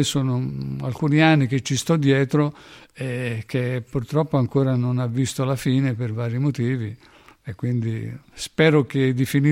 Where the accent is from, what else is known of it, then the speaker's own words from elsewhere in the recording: Catania, Sicily, Italy; Io sono nato a Catania, sono nato a qualche chilometro dall'Etna, che sta eruttando proprio in questi giorni